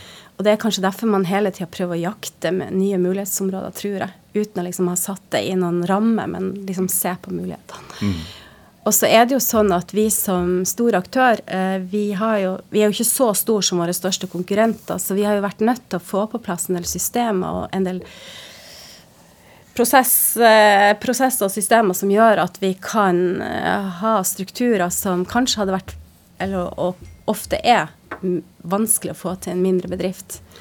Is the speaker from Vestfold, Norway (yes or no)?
no; Tromsø, Troms, Norway; som nordlending og fra Tromsø